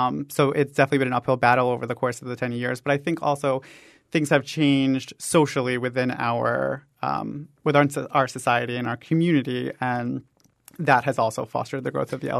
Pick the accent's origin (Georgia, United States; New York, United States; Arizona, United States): New York, United States; New York City; now in Southwest Florida, United States; I'm originally from New York City. So my idea of Pride in the past has been coming from a larger city. So I've been in Southwest Florida now for 5 years